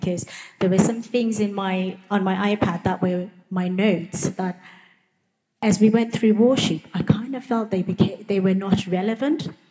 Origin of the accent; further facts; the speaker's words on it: Zimbabwe; born there; I was born in Rhodesia during what they call the Bush War.